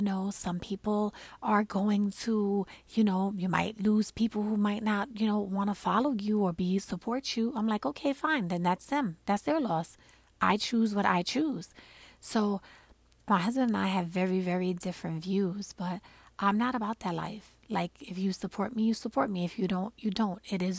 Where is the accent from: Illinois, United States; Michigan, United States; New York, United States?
New York, United States; Brooklyn; Listen, I'm from Brooklyn.